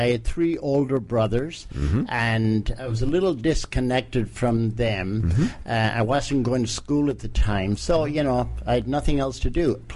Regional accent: Connacht, Ireland; born there; I was born in rural part of Ireland, County Mayo.

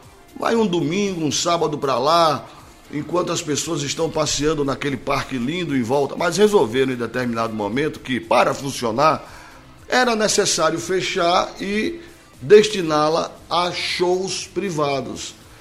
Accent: Northeast Region, Brazil; Nossas tradições, nossa cultura junina é igualzinha ao que se vê em todo o Nordeste, porque nós somos nordestinos.

